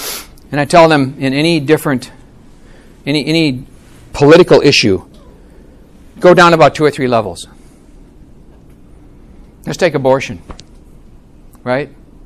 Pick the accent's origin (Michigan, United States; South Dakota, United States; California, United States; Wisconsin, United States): Wisconsin, United States; When I grew up in Wisconsin, it was the Gunderson Lutheran Hospital.